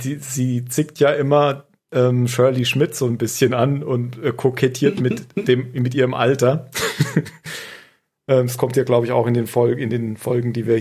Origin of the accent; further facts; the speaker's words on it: Austria; Das kann ich nicht aussprechen als Österreicher.